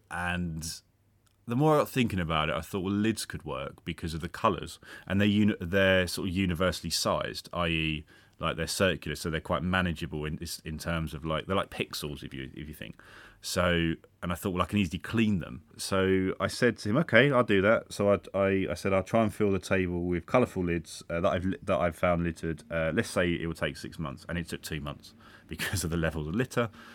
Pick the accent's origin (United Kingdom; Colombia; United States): United Kingdom; Hartley, South East England; I come from North Kent in Hartley.